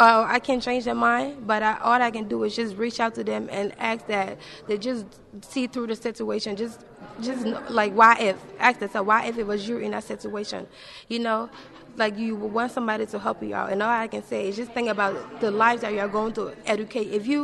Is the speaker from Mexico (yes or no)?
no; Liberia; moved away; Yeah, I came from Liberia. I fled Liberia due to civil war, and I came here like about 10 years ago, and I was granted political asylum from Liberia to come here to further my education